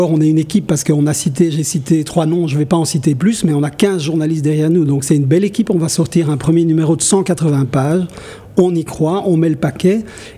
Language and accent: French; Brussels, Brussels-Capital Region, Belgium; on est des Bruxellois pur jus, on aime la ville, on aime ce qui bouge en ville.